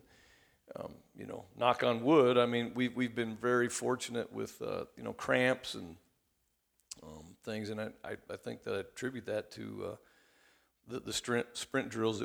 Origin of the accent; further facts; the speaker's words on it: Des Moines, Iowa, United States; it's obviously we're from the Des Moines area and we feel like the best football is played here